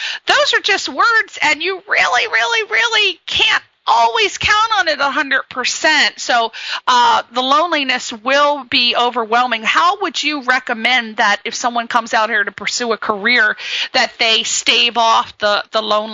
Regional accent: East Coast, United States; Like, I'm from the East Coast. It's a very tight-knit place.

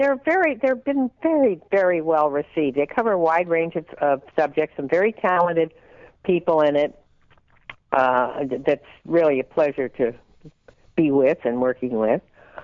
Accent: Chicago, Illinois, United States; Oh, South Side. Well, again, generationally, probably not, but yes, the South Side. I lived around the university.

